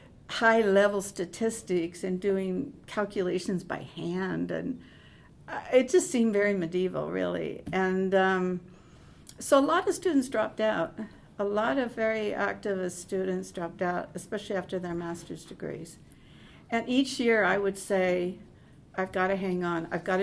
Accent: Guatemala; I came from Guatemala

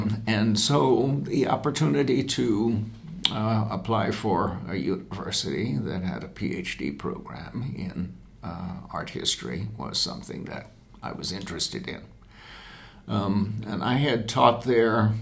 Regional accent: Brooklyn, New York, United States; It was a new state university to serve an urban community, and I'm from an urban background. I come from the Republic of Brooklyn in New York City

